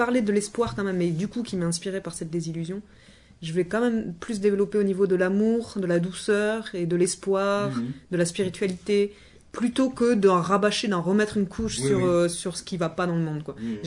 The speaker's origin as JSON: {"language": "French", "region": "Occitanie", "country": "France", "said": "je viens du Tarn dans un petit trou paumé que probablement personne ne connaît. Et j'ai grandi dans une famille de musiciens"}